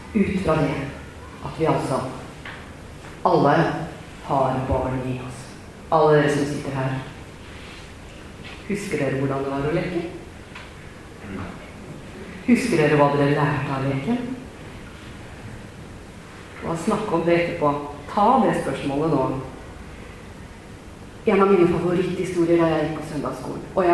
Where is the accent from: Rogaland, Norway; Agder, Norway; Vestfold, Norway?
Vestfold, Norway; Nøtterøy; Og det var menighetshuset hjemme på Teile på Løtterøy der jeg har vokst opp.